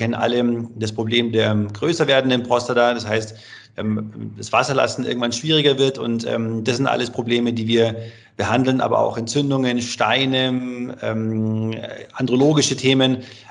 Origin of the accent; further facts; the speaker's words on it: Munich, Bavaria, Germany; now in Freiburg, Germany; in München, wo ich herkomme